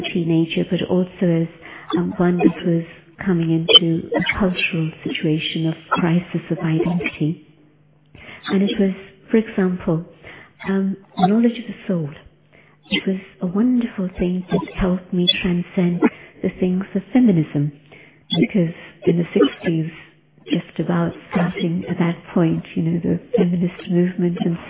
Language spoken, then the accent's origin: English; London, United Kingdom; And so growing up in London, it was interesting because I wanted to maintain my own diet